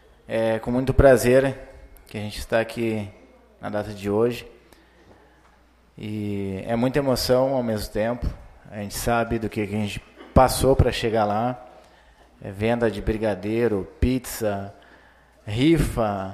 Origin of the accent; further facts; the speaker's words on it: Ijuí, Rio Grande do Sul, Brazil; Nós somos de Juí.